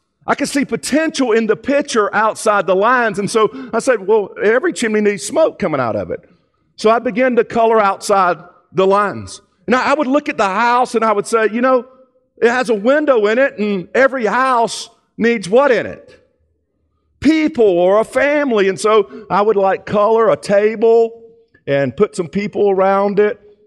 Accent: Georgia, United States; And then where I'm from, I'm from Georgia. Anybody here from Georgia?

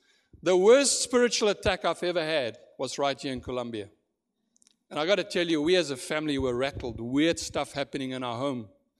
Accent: South Africa; accent: South African; We're a South African ministry, so this accent is not Gaston, it's South Africa.

